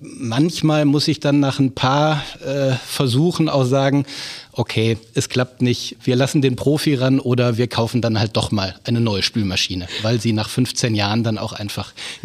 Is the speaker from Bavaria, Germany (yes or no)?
no; Aachen, North Rhine-Westphalia, Germany; bin also zum Studium nach Aachen zurückgekehrt